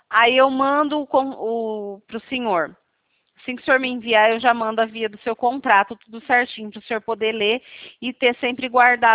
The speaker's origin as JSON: {"language": "Portuguese", "town": "Presidente Prudente", "region": "São Paulo", "country": "Brazil", "said": "eu sou aqui de Presidente Prudente."}